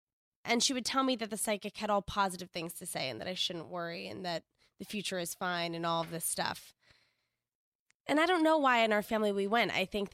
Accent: Washington, District of Columbia, United States; And I grew up in Washington, D.C., where little psychic shops were all over the place. I grew up in Georgetown, where I would pass them all the time as a child

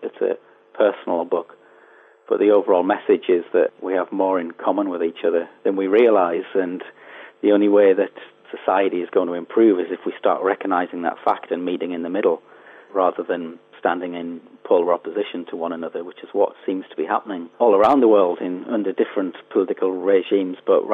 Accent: North East England, United Kingdom; And I come from County Durham, not far from where there's lots of ex-pit villages.

